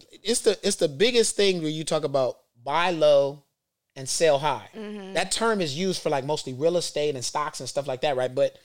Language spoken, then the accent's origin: English; Cleveland, Ohio, United States; moved away; For everybody that don't know, I'm from Cleveland, Ohio. I'm living in California since 2006.